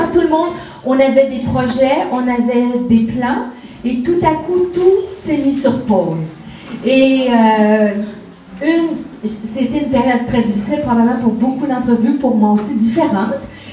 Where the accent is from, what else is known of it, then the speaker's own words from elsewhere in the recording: Canada; 29 Suisses qui rentraient chez eux et une Canadienne qui venait braver le coronavirus en Suisse.